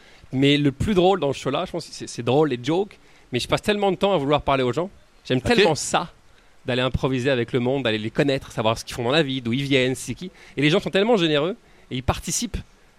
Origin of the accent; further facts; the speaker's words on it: Quebec, Canada; parce qu'en tant que Québécois, je pense qu'on ne sait pas comment les autres gens sont